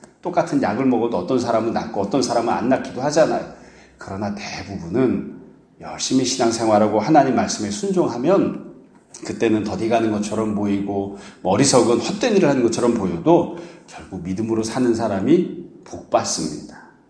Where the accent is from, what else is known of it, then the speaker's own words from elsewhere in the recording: Seoul, South Korea; 이제 아주 어렸을 때 지금은 제가 어렸을 때 살았던 집들이 다 김포공항에 활주로로 다 들어가 버렸는데